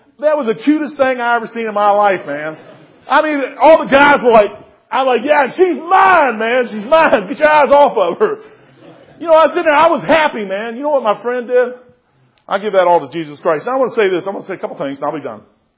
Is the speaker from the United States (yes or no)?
yes; Kentucky, United States; I'm a WWE from Kentucky.